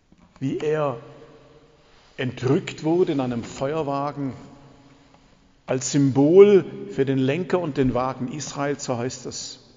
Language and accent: German; Baden-Württemberg, Germany; Als Schwabe sind wir ja ein bisschen diskret.